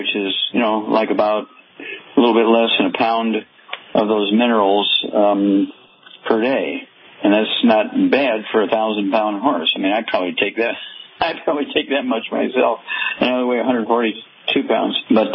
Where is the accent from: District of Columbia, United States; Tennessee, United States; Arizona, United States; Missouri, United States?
Missouri, United States; Chuck, let's go to Missouri, my home state, and Darlene.